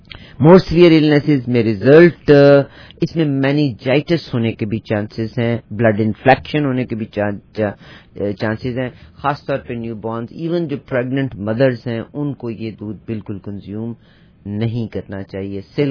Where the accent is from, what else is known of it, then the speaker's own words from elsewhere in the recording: Pakistan; بہرحال ہم تو جس خطے سے تعلق رکھتے ہیں پاکستان میں, تو اگر دودھ خراب ہو جایا کرتا تھا تو ہم اس کا پانی خشک کرنے کے بعد اس کی مٹھائی بنا لیا کرتے تھے.